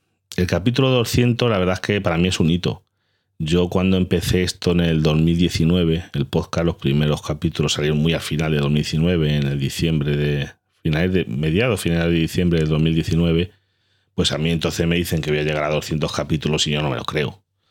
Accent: Galicia, Spain; yo soy gallego y mis padres escribían, cuando yo era niño, escribían cartas

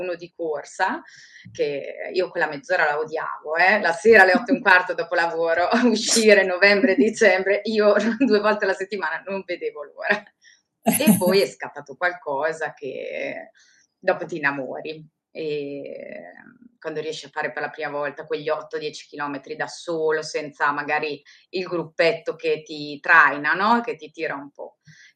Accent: Rimini, Emilia-Romagna, Italy; sono nata e cresciuta a Rimini e ho sempre vissuto a Rimini.

